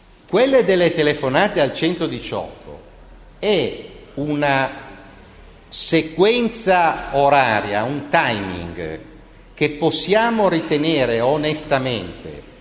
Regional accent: Genoa, Liguria, Italy; siamo di Genova, probabilmente abitiamo tutti più o meno in centro

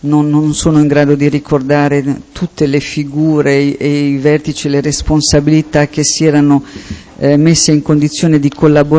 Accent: Bologna, Emilia-Romagna, Italy; Io so chi è perché sono di Bologna

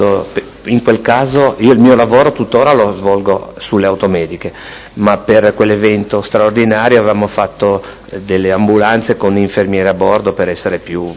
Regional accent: Genoa, Liguria, Italy; born there; sono nato a Genova il 5 gennaio del 1955 e sono residente a Genova.

